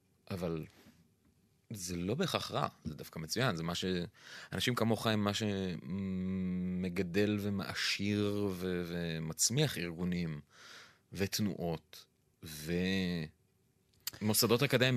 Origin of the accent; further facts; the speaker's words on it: Jerusalem, Jerusalem District, Israel; אני אגדיר את עצמי כאבא, כפמיניסט רדיקלי, כשמאלני, כירושלמי גולה